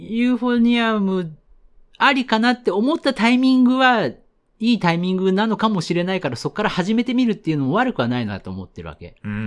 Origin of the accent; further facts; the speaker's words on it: Tokorozawa, Saitama, Japan; 僕、出身が埼玉県所沢市なんで、